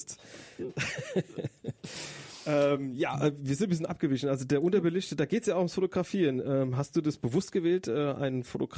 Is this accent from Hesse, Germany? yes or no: yes; Frankfurt, Hesse, Germany; ich bin Frankfurter Bub, ich bin seit fast 50 Jahren hier